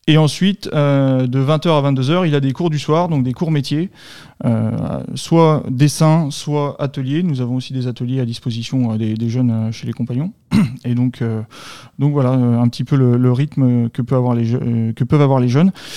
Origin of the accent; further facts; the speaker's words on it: Pont-de-Vaux, Auvergne-Rhône-Alpes, France; Donc moi je suis originaire de Pont-de-Vaux dans l'Ain, donc je suis un Bressan. Pont-de-Vaux c'est entre Bourg-en-Bresse et Mâcon.